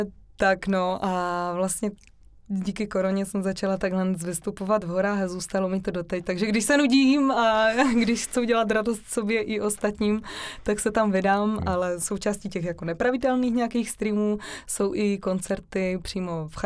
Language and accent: Czech; Frýdek-Místek, Moravian-Silesian Region, Czechia; Tak já jsem z dolního, přímo ze staré cesty. Tam narodila jsem se tady ve Frýdku Místku, ale tam jsem vyrůstala a mám tam skvělou rodinu.